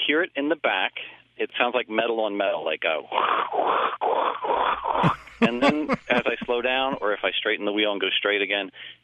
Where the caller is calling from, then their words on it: Ephrata, Pennsylvania, United States; I'm calling from Ephrata, Pennsylvania.